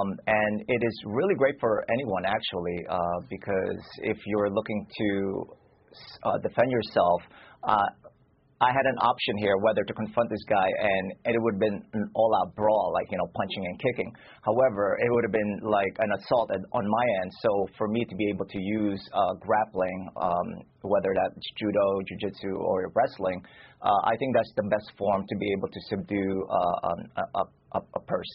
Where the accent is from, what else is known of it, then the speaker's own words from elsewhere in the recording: New York City, New York, United States; And I grew up in New York City, so it's really, really been bad recently.